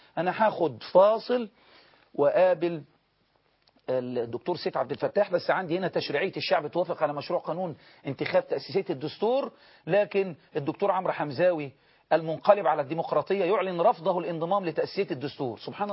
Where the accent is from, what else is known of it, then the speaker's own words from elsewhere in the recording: Egypt; لا يا فندم، عندنا في مصر هنا بس التكويش